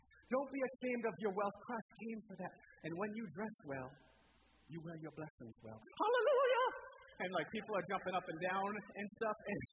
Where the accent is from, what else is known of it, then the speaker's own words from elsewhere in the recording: Montana, United States; also born or lived in California; But I was born in California, and I don't consider myself a Californian. I'm not a Californian. I don't like Californians. They can stay out of my woods. I'm a Montanan, misplaced by my parents.